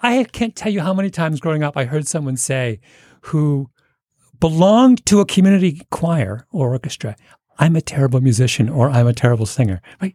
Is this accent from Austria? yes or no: no; Canada; Speaking as a Canadian